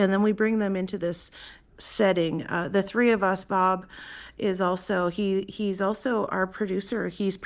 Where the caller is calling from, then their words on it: Yukon, Canada; We are in the Kluane region of the Yukon Territory. So I'm 2 hours from the Alaska border heading into interior Alaska.